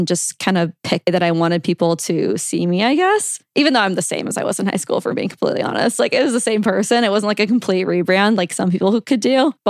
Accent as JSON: {"language": "English", "town": "Omaha", "region": "Nebraska", "country": "United States", "also_born_or_lived": "Texas / Georgia", "said": "we moved to Omaha, Nebraska. So I had moved a few times. I mean, obviously, I would definitely say I'm from Omaha. I don't really claim Texas or Georgia very much."}